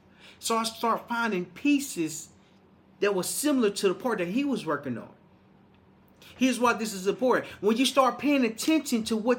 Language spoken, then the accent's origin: English; Little Rock, Arkansas, United States; So I'm from Little Rock, Arkansas. I ain't never really been hiking like that.